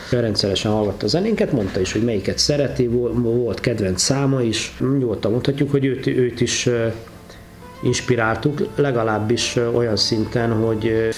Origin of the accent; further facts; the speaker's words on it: Debrecen, Hajdú-Bihar, Hungary; moved away as an adult; ha megkérdezik ma is, hogy én hova valósi vagyok, én azt mondtam, hogy én debreceni vagyok, bár 84 vége óta, miután elvittek katonának, maximum nyári szünetekben voltam hosszabb ideig ott.